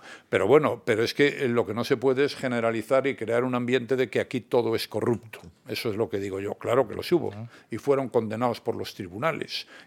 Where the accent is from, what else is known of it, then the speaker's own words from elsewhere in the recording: Spain; porque yo soy español y en España somos 50 millones, ¿no?